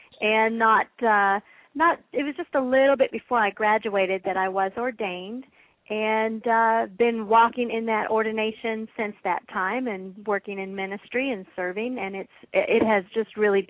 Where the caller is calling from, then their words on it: Claremont, California, United States; I live with my husband in Claremont, California, which is a suburb of Los Angeles.